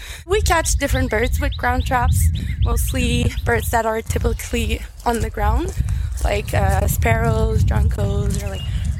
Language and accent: English; Montreal, Quebec, Canada; I'm from Montreal.